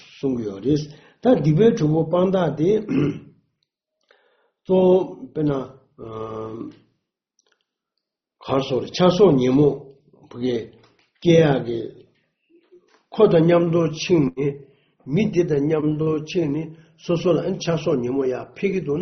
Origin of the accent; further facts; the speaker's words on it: Shanghai, China; 我是上海人